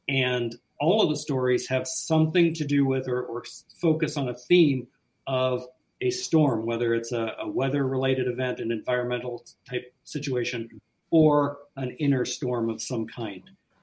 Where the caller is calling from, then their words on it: Missouri, United States; I'm in mid-Missouri, right along the Missouri River here between St. Louis and Kansas City, and it's really cold.